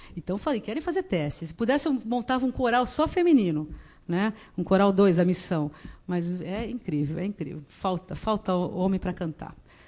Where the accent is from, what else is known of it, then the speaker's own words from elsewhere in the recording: Santos, São Paulo, Brazil; born there; now in Cubatão, Brazil; eu nasci em Santos, mas moro no Casqueiro, aqui em Cubatão